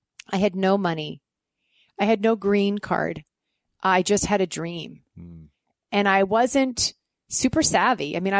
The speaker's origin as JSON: {"language": "English", "country": "Canada", "said": "being a Canadian actually really helped me to support myself as an actress"}